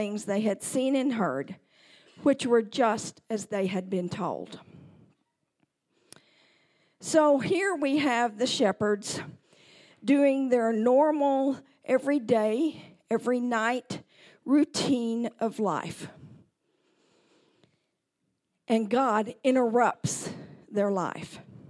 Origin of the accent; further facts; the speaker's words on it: Midland, Texas, United States; Roy and I grew up in Midland, Texas. We went to school there. We got married there. We had our children there. In fact, my four kids were born in the same hospital I was born in.